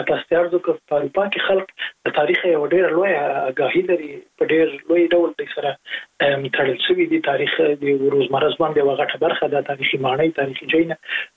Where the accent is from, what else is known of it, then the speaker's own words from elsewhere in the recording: Jalalabad, Nangarhar, Afghanistan; زه په جلال آباد کې لوی سوی